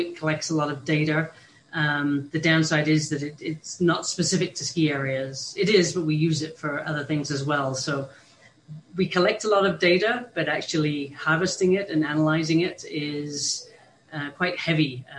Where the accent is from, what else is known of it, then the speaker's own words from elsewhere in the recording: Truckee, California, United States; from Tahoe Donner, California, and Truckee, Lake Tahoe area.